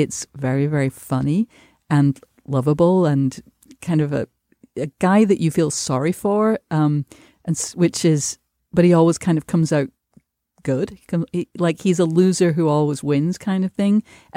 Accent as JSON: {"language": "English", "country": "United Kingdom", "said": "I have to just as a Brit interlude say"}